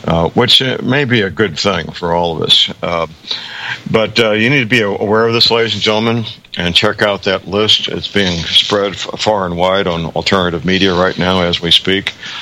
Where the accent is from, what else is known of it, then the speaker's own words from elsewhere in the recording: St. Louis, Missouri, United States; I know in my hometown, St. Louis, on Friday the 15th at 6 p.m., the demonstration is going to be at the Gateway Arch